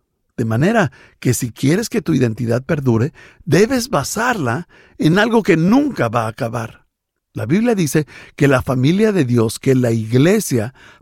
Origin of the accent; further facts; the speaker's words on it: United States; Sí, soy norteamericano, pero hay algo más importante que eso.